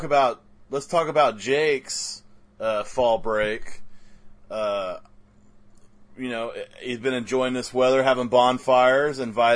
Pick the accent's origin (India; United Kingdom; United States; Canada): Canada; I don't follow because I'm Canadian.